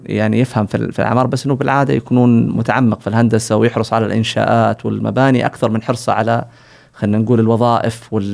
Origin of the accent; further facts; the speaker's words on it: Saudi Arabia; مفهوم التطوير العقاري طبعا عندنا في السعودية حديث جدا